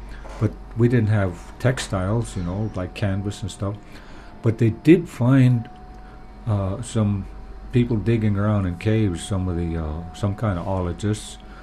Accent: Hydaburg, Alaska, United States; And yeah, we're all from Idaburg

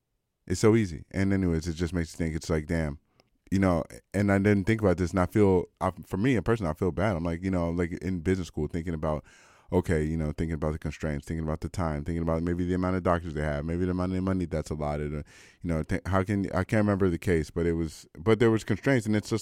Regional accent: United States; And I say ours, like, I'm an American

